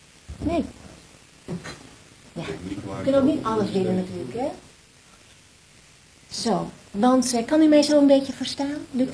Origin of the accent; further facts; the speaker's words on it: Amersfoort, Utrecht, Netherlands; Ik kom uit Amersfoort.